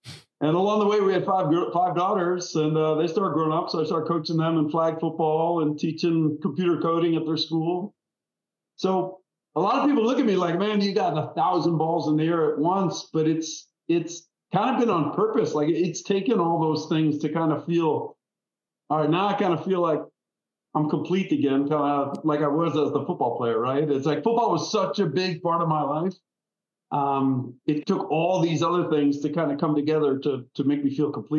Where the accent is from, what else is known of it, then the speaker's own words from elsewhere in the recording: Wisconsin, United States; now in Jacksonville, United States; So 5 years in my home state of Wisconsin playing for the Packers and then 5 years here in the Jaguars and called it quits after that and decided to stay down here.